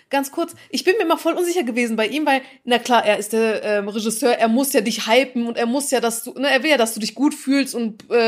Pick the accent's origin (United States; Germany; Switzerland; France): Switzerland; ich bin eine Schweizerin.